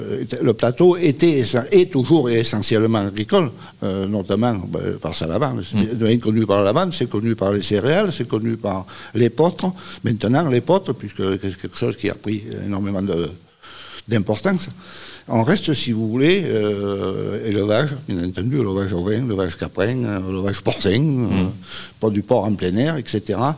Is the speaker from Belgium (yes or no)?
no; Saint-Christol, Provence-Alpes-Côte d'Azur, France; Je suis né à Saint-Christol, mes parents étaient agriculteurs sur Saint-Christol.